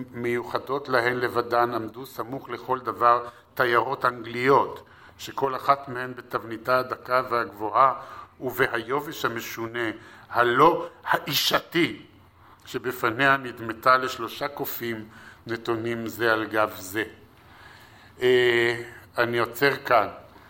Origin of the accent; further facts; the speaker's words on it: Jerusalem, Jerusalem District, Israel; אני אגב ירושלמי ואני מאוד אוהב את ירושלים.